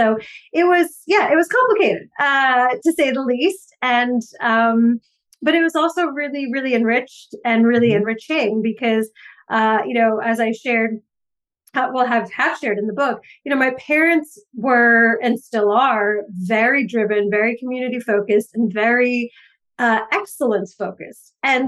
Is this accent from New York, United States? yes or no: yes; Staten Island, New York, United States; Staten Island.